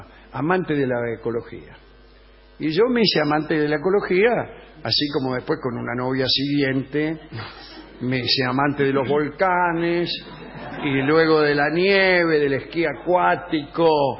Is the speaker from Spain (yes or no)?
no; Panama; Buenas tardes, soy del Panamá.